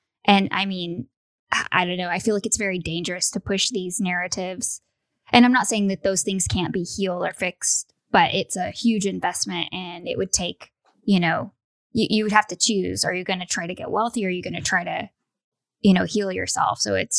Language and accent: English; United States; for me as an American, growing up American my whole life, I never understood that until I was an adult.